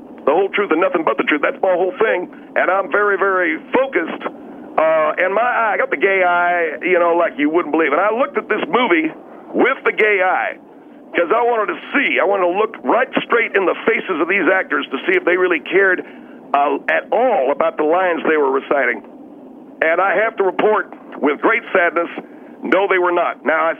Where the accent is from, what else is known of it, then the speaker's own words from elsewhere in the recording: South Carolina, United States; you know, I'm originally from South Carolina.